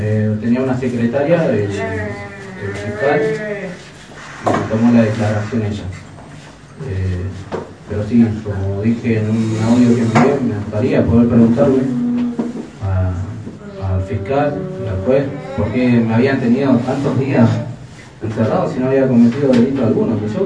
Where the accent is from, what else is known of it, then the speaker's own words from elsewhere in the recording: Bolivia; somos humildes, hablo, digo, de nosotros como bolivianos